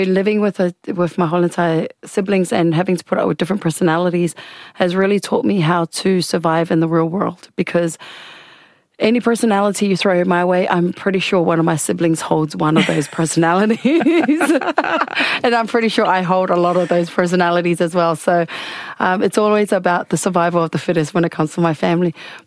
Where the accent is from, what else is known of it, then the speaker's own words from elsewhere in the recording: Samoa; I really, really enjoyed growing up in Samoa.